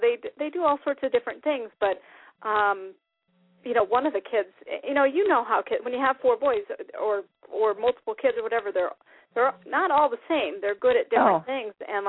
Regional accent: Iowa, United States; also born or lived in Minnesota; You know, I was raised in Iowa and Minnesota, so I know.

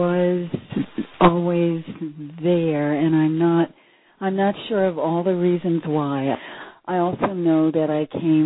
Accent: New York City, New York, United States; It's an interesting thing for me, because I came from New York City, and the idea of owning anything, but, you know, your jeans and your shoes

